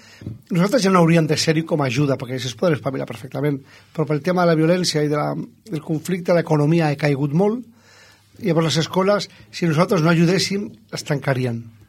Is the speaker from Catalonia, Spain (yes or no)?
yes; Barcelona, Catalonia, Spain; jo soc de Barcelona